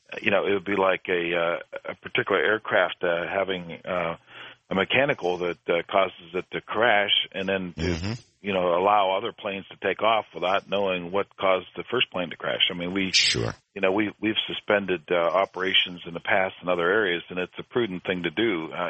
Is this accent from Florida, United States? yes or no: no; Pennsylvania, United States; it started in my home state of Pennsylvania many, many years ago with Drake's Well